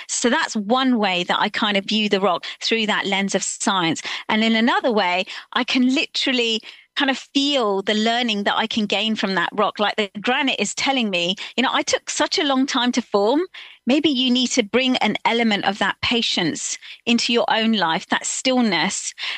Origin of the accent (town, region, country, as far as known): Slough, South East England, United Kingdom; born or raised there